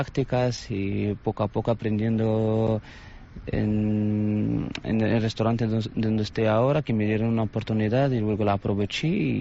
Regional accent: Morocco; Spanish is a second language; now in Spain; No, todas aquí. De mi tierra casi nada, no cocino nada.

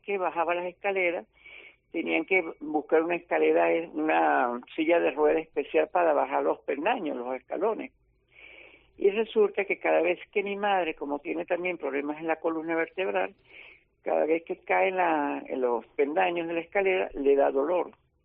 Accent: Venezuela; now in Spain; Yo en mi país, dependiendo del volumen de la cartera

